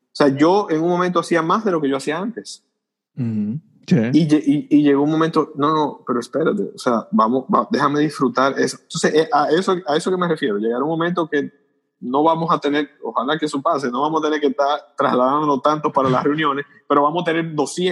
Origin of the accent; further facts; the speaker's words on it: Dominican Republic; eso yo creo que nos falta todavía profundizar un poco más eso como sociedad dominicana.